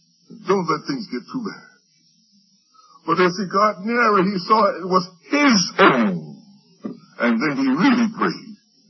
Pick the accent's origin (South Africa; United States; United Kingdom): United States; New York City, New York; now in Maryland, United States; Growing up in New York City, I knew the place so well, I could get anywhere I want by public transportation. And then when I came down to Maryland